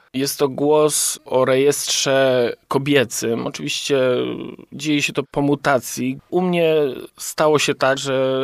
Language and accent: Polish; Kalisz, Greater Poland Voivodeship, Poland; moved away as an adult; Tak, urodziłem się w Kaliszu. Tutaj oczywiście szkoła podstawowa, później szkoła średnia. No i później, że tak powiem, wyjechałem do Poznania na studia teologiczne.